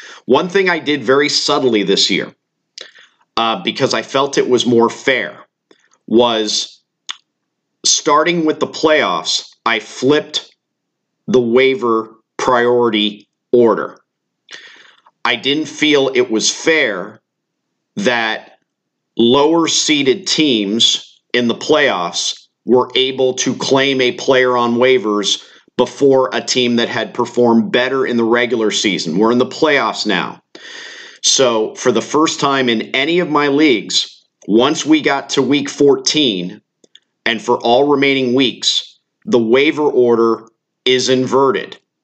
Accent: Florida, United States; I grew up over on the Gulf beaches, very familiar with John's Pass.

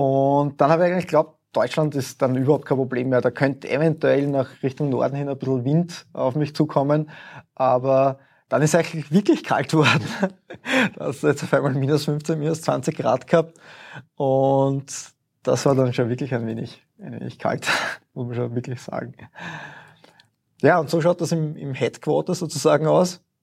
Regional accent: Eastern Austria, Austria; also Österreich sagt man immer Schneeland, aber ich komme eher aus dem Osten, da ist auch nie so viel Schnee

